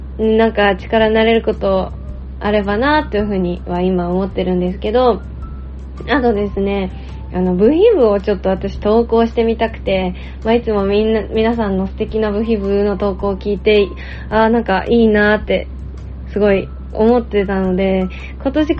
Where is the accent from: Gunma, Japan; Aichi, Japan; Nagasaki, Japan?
Gunma, Japan; Kiryu; 皆様今年もどうかよろしくお願いいたします。私はですね、地元が群馬県桐生市というところなんですけど、年を越すちょっと前に実家の方に帰省しておりまして、今実家でこちらの音声を録音しています。